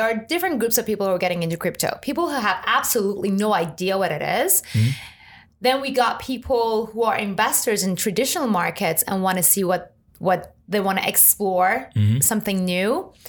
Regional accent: Iran; moved away as an adult; I was born and raised in Iran. I was there until 18. And to be honest, I actually liked living there. And this might sound strange because I'm not even Muslim. I was a minority there, religious minority.

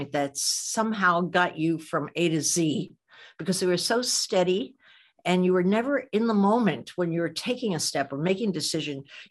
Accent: New Jersey, United States; I was from New Jersey.

